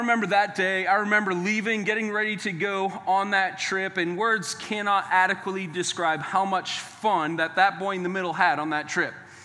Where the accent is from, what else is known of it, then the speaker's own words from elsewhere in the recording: New England, United States; we're from New England, man. Like when sports are on, we cheer. We get vocal.